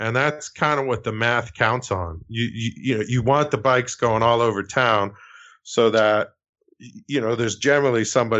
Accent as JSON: {"language": "English", "region": "New Hampshire", "country": "United States", "tie": "born or raised there", "said": "Like I've always been, I grew up in New Hampshire, like sort of near Robert Frost Farm."}